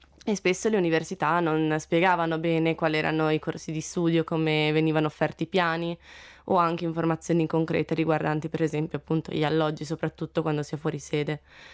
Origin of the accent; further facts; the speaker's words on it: Cesena, Emilia-Romagna, Italy; now in Bolzano, Italy; Io sono di Cesena dell'Emilia Romagna e attualmente studio qui a Bolzano